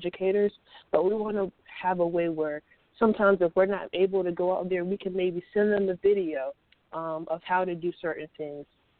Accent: Tallahassee, Florida, United States; I'm from Tallahassee, Florida.

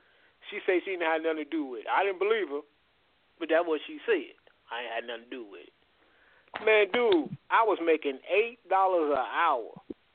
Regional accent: Gary, Indiana, United States; I am from Gary, Indiana. I was born and raised.

